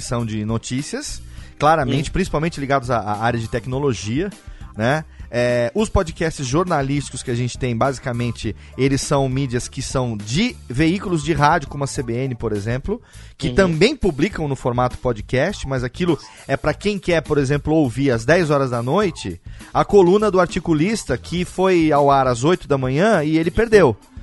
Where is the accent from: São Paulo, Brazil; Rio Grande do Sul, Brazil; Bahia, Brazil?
São Paulo, Brazil; Serra Negra; Eu hoje voltei para minha terra natal, depois de 4 anos, uhum. aqui em Serra Negra, aqui no interior de São Paulo.